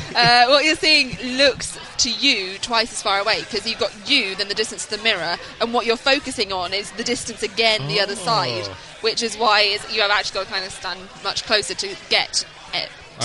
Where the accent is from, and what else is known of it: United Kingdom